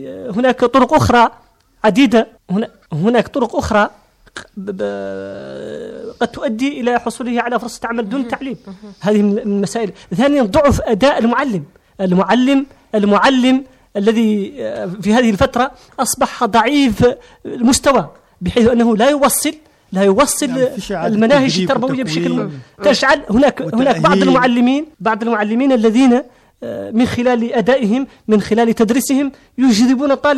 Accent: Mauritania; وخاصة في بلدي موريتانيا هناك نسب في الحقيقة مخيفة

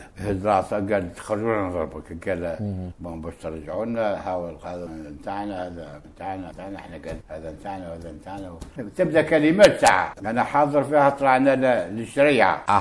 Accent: Algeria; كنا كجزائريين وشعباني وجاو مدام القضية العدو

